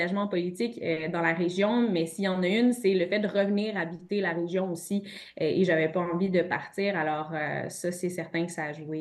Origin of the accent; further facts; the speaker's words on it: Quebec, Canada; Et bien que je suis originaire de la Matapédia